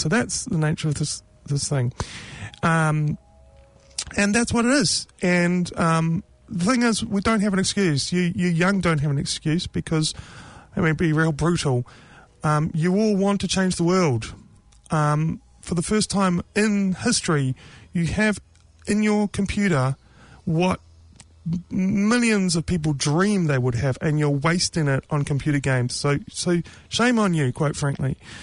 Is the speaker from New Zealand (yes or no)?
yes; New Zealand; growing up in New Zealand, I thought my fellow Kiwis were there with me, but I have been disappointed.